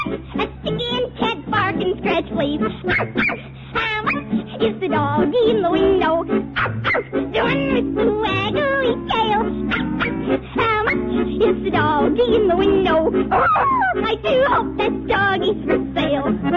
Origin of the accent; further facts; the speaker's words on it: Kendallville, Indiana, United States; I'm from Kendallville, Indiana.